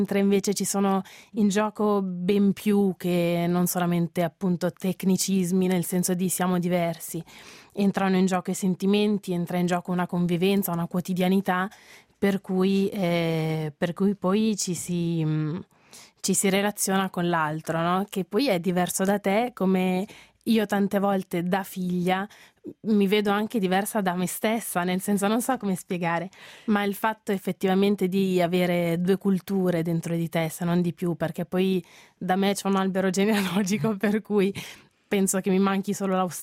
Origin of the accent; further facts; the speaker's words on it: Switzerland; io sono svizzera, sono nata qui, cresciuta